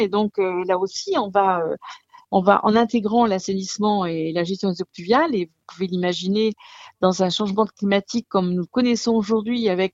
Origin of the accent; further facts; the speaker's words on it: Nouvelle-Aquitaine, France; L'eau, elle est gratuite chez nous en Gironde parce que, effectivement, on va aller la chercher dans les sous-sols